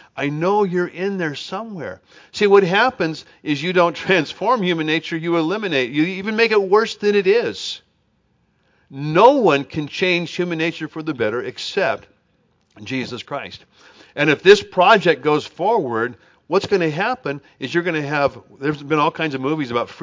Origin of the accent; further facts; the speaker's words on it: Riverside, California, United States; I grew up in Riverside in the 1950s and 60s.